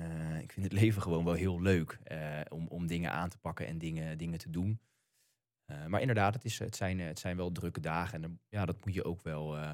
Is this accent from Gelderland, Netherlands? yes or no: no; Leiderdorp, South Holland, Netherlands; Ik ben geboren in Leiden, maar ook wel echt opgegroeid in Leiderdorp.